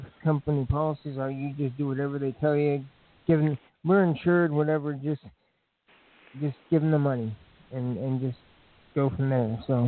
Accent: Indiana, United States; because I'm from Indiana, so people have been, this has been a hot button issue

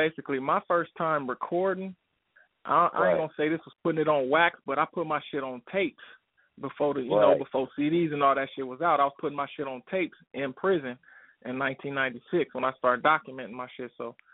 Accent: Oceanside, California, United States; I'm from Oceanside.

